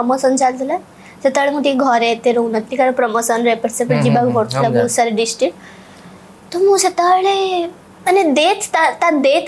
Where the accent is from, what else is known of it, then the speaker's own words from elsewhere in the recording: Rayagada, Odisha, India; ଆଉ ମୁଁ ତ ପୁରା ପ୍ରପର୍ ଦେଶୀ ଗାଁରେ ରହୁଥିଲି, ମୋ ମାନେ ମୋ ବିଲଙ୍କରେ ରାୟଗଡ଼ାରୁ, କୋରାପୁଟ ରାୟଗଡ଼ା, ଓଡ଼ିଶାର